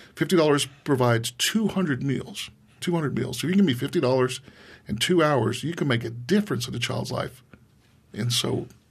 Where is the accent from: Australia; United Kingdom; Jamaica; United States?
United States; Albany, Georgia; And I'm from South Georgia, from Albany, little boy over here in Afghanistan